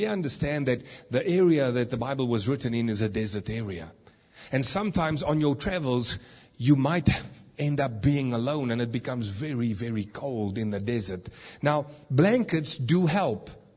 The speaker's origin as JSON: {"language": "English", "town": "Kibler Park", "region": "Gauteng", "country": "South Africa", "tie": "born or raised there", "said": "I grew up in Kibler Park, not too far from here."}